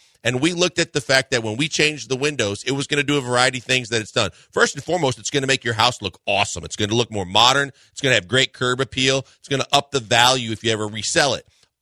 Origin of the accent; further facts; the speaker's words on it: Wisconsin, United States; Growing up in Wisconsin, the big thing was you use them if you're stranded, your car breaks down, or you're on the side of the road to let people know, I can't get out of the way and I'm stranded.